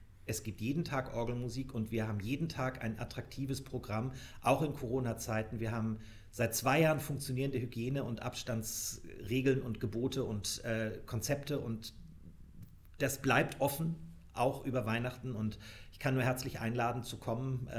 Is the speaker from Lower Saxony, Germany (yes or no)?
no; Hamburg, Germany; Naja, und ich komme aus dem Norden